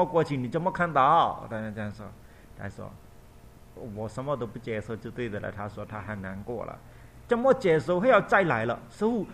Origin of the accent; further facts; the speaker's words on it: Myanmar; Chinese is a second language; 我们缅甸人一个人都没有龙，你们华人大多数都是有龙的